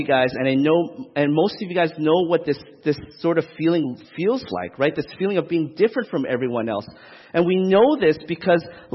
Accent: Regina, Saskatchewan, Canada; my experience growing up in Regina, Saskatchewan, when I grew up

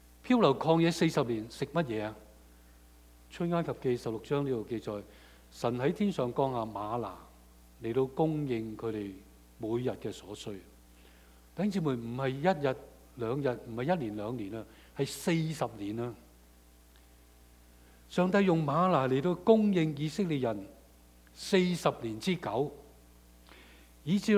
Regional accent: Hong Kong; moved away; 我相信我們都是香港過來的，我們都是移民

